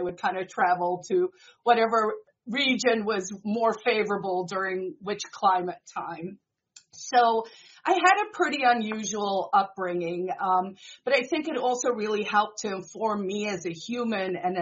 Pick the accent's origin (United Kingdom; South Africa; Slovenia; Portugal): South Africa; also born or lived in New York City, United States; Although I grew up in South Africa, I actually grew up very internationally as well. So my youth started, was born in 72, and from 73 to 78, actually, we lived in New York City.